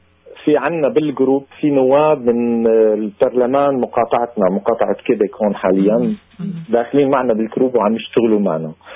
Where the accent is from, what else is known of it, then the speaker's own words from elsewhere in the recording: Syria; ونحن كسوريين عنا ارتباطاتنا بوطننا الأم سوريا